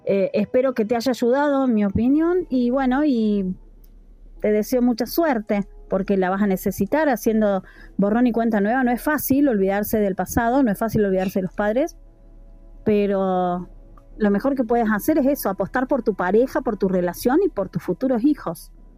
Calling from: Argentina; desde Argentina

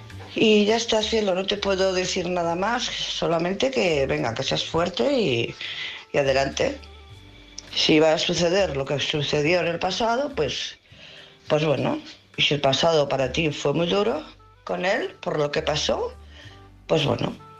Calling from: Barcelona, Catalonia, Spain; de Barcelona.

